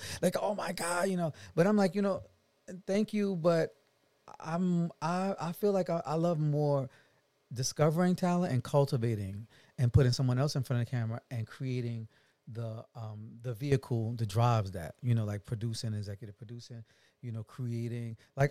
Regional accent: Brooklyn, New York, United States; I am a black man from Brooklyn, New York.

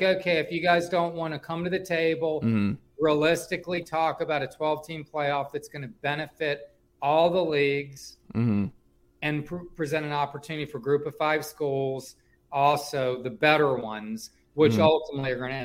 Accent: Richmond, Virginia, United States; I mean, I come from Richmond.

